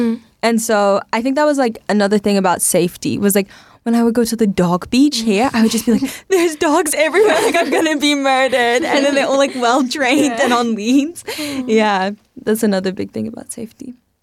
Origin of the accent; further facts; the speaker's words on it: Samoa; as well as growing up in Samoa, I'm also from Jamaica.